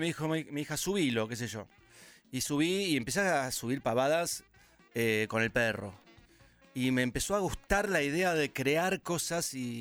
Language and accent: Spanish; Funes, Santa Fe, Argentina; tengo una casa de campo y me crié en Funes, un lugar cerca de Rosario, pescando ranas.